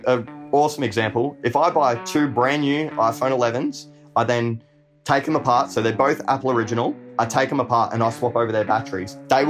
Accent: Australia; With TikTok, I am very much just being the Aussie larrikin version of myself.

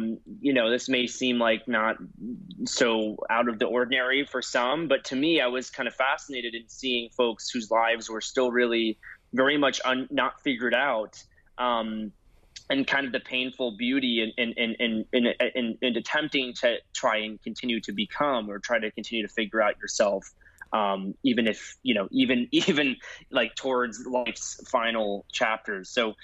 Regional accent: Florida, United States; Number one, I'm from Florida, and among many other things that Florida is usually looked at, I think, one of my, you know, growing up, I grew up around so many different retirement communities.

